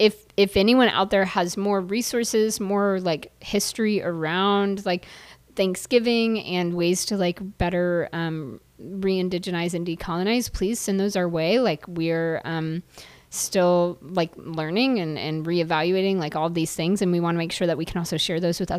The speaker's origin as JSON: {"language": "English", "region": "Georgia", "country": "United States", "said": "I'm from Georgia and the Braves were our home team."}